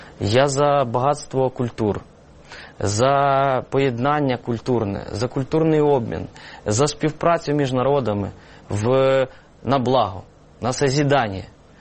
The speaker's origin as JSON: {"language": "Ukrainian", "region": "Kyiv", "country": "Ukraine", "tie": "born or raised there", "said": "Я народився на Подолі, в Києві, виріс тут. Тут поруч біля вашої студії пройшли мої шкільні роки на Порожнізній."}